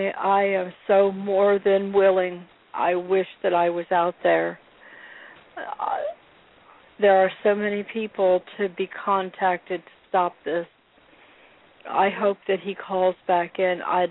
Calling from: Virginia, United States; Wounded Knee, this is … speaking. I'm calling from Virginia.

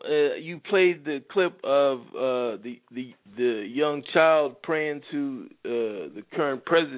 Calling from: Philadelphia, Pennsylvania, United States; I'm calling from Pennsylvania.

